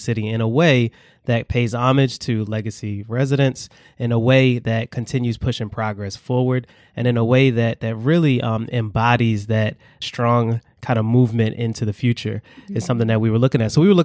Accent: Baltimore, Maryland, United States; Yeah, so I'm born and raised in Baltimore.

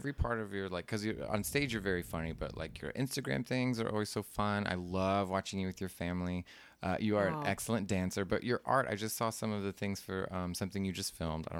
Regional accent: Texas, United States; I'm from North Texas and a lot of like evangelists are from like the Dallas-Fort Worth area.

